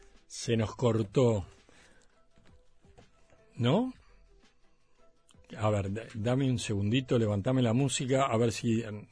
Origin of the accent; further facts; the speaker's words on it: Uruguay; que eso somos los uruguayos, ¿no?